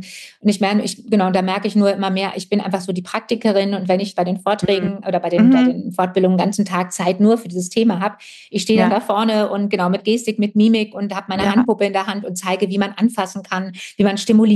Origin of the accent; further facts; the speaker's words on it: North Rhine-Westphalia, Germany; born there; now in Heidelberg, Germany; Ja, ich bin aus Westfalen gebürtig. Also das ist so, mich hat es seit vielen Jahren nach Heidelberg geschlagen.